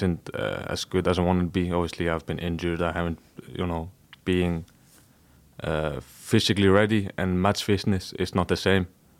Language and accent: English; Iceland; I'm from Iceland, so I should be used to it.